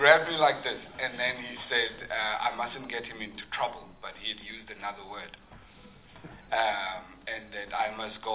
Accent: Cradock, Eastern Cape, South Africa; as a kid, growing up in Craddock, I used to watch I used to watch the news on SABC 1, 2, and 3.

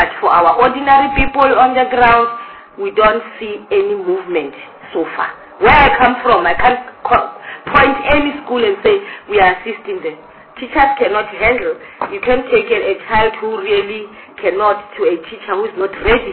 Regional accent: Mpumalanga, South Africa; I come from Mpumalanga

